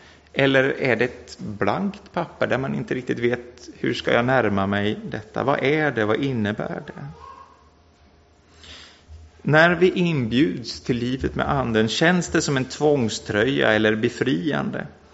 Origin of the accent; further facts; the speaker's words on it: Mullsjö, Jönköping County, Sweden; Jag är uppvuxen i Pingstkyrkan i Mullsjö